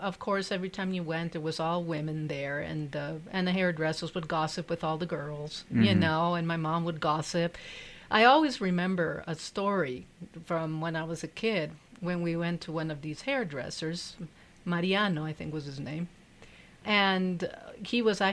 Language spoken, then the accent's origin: English; Lima, Peru; first language Spanish; Well, I grew up in Lima, Peru. I was born and raised in Lima, Peru. My dad is Peruvian and my mother is American. So I grew up completely bilingual. So my mom taught me English and my dad taught me Spanish. And then I went to a British school in Lima.